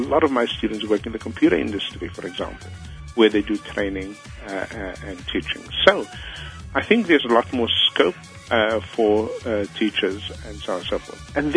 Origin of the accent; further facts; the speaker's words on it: Cape Town, Western Cape, South Africa; I grew up on the Cape Flats like any other kid, you know, poor and avoiding gangs and all of that stuff.